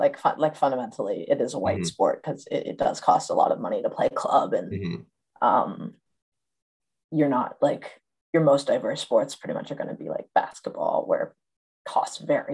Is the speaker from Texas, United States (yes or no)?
yes; Austin, Texas, United States; Austin, Texas. Right. And so, like, Austin is fairly white, but, like, there's definitely, like, pockets of mostly, like, Latinx people, but there's also pockets of Black people. But I lived in, like, a super white suburb